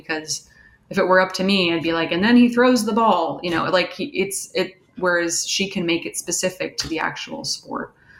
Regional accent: New York City, New York, United States; also born or lived in Portland; I grew up in New York City. I lived in Portland for a long time. I went to college here.

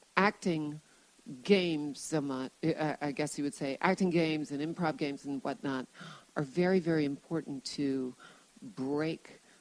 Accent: New Orleans, Louisiana, United States; And New Orleans is my hometown, so anytime I get a gig there, I'm jumping up and down, and I'm really excited because I get to go home and eat good food.

